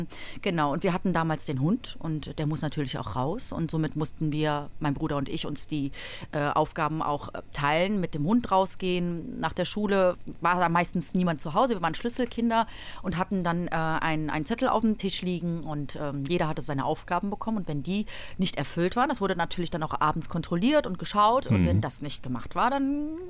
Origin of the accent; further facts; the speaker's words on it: Germany; born there; Also ich bin selber in Deutschland geboren, aber meine Eltern sind in Oberschlesien groß geworden, mein Bruder dann in Polen, genau. Und ich habe polnische Wurzeln.